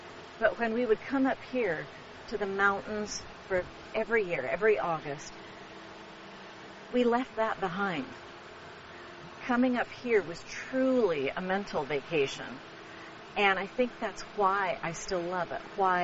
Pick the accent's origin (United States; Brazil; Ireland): United States; Lodi, California; born there; I was born in Lodi.